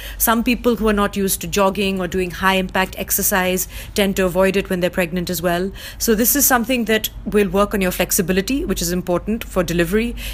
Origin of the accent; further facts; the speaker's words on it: Delhi, India; now in Mumbai, India; when I moved to Mumbai, because I grew up in Delhi and lived in Delhi